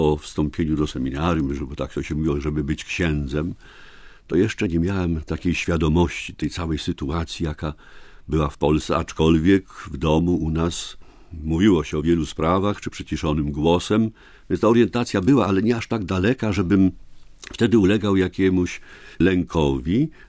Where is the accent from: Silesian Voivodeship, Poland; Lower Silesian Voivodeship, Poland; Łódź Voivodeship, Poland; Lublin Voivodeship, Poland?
Łódź Voivodeship, Poland; Komorniki; w mojej rodzinnej miejscowości, w takich małej, niewielkiej wsi, Komorniki, koło Wolborza, Wolbusz, moja rodzinna parafia. Atmosfera w domu była zdrowa, katolicka.